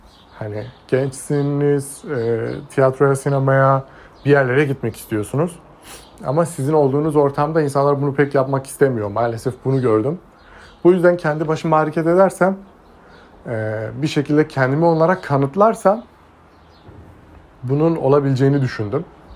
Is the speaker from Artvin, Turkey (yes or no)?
no; Batman, Batman Province, Turkey; Batmanlıyım. 22 yaşındayım.